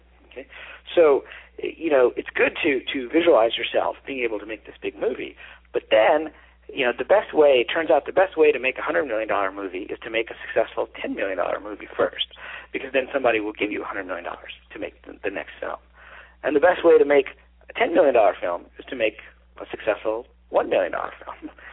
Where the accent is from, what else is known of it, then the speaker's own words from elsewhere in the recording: Detroit, Michigan, United States; You know, I grew up in Detroit in a lower middle class family.